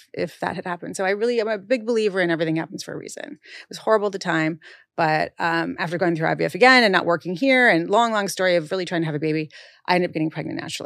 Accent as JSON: {"language": "English", "town": "Santa Barbara", "region": "California", "country": "United States", "tie": "born or raised there", "said": "Grew up in California. I grew up in Santa Barbara, California, Montecito, small little sleepy surf town."}